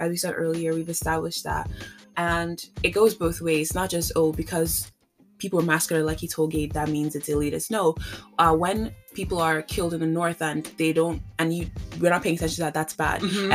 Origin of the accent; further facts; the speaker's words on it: Nigeria; We're Nigerian for a reason.